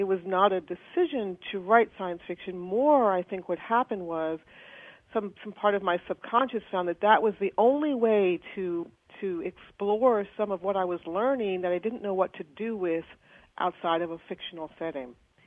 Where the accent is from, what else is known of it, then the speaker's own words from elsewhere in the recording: New England, United States; Well, I'm familiar with that part of the world. I grew up in New England. I was a lifeguard on Hyannis.